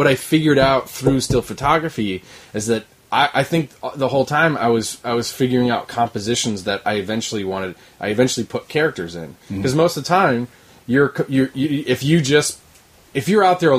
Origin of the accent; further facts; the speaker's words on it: New York, United States; And I think growing up in the Adirondacks, there's something about the surroundings here where I think I really formed my aesthetic